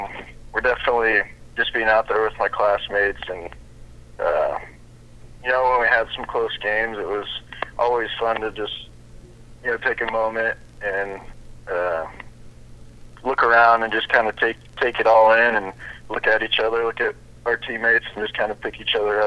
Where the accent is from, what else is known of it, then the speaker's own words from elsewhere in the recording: Pleasantville, United States; While I was growing up in Pleasantville and going through the schools